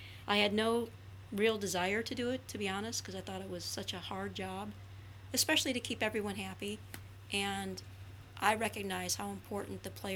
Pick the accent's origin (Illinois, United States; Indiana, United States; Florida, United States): Illinois, United States; Elk Grove; I grew up in Elk Grove